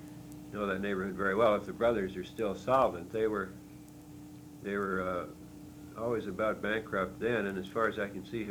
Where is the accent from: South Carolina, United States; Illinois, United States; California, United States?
Illinois, United States; Taylorville; Well, I grew up in central Illinois. I was born in Taylorville, a very small town.